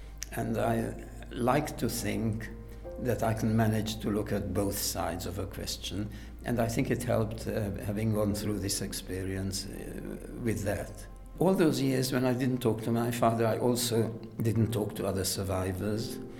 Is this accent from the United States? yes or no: no; Switzerland; moved away as an adult; also born or lived in England; I was growing up in Switzerland before I went to England. I wanted to be a good Swiss, and I wanted to get on with my life. I went to school there, I went to university there